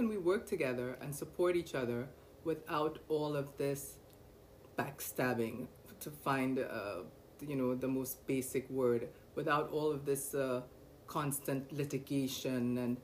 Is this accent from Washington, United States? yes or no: no; New York, United States; just growing up in America, growing up in New York, where you have to just fight every day